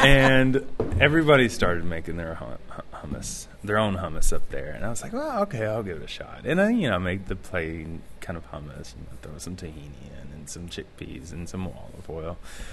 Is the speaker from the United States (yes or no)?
yes; Little Rock, Arkansas, United States; I am from here. Yep. I was born and raised in Little Rock. And then I went to graduate school in Missoula.